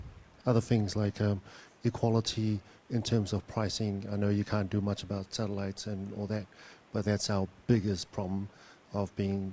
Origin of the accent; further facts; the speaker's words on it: Niue; I'm from Niue in the Pacific Islands.